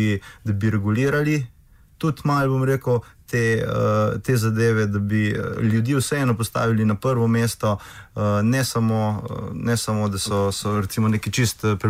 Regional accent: Zasavje, Slovenia; jaz prihajam iz Zasavja. Zasavja je bila, bom rekel, ko je mrzgdo še, mislim, mi smo bili center industrije v Sloveniji, 200 let.

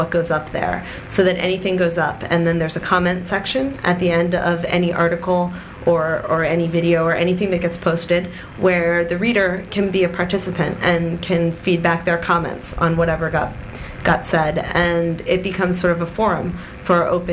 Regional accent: San Francisco, California, United States; I'm from San Francisco and I work primarily on the site there

